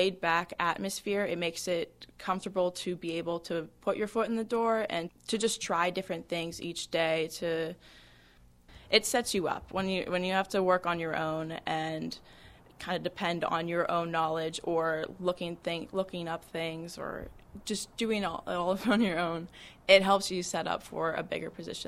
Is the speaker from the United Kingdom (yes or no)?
no; Pittsburgh, Pennsylvania, United States; But since I'm from Pittsburgh, it was kind of, it could go either way.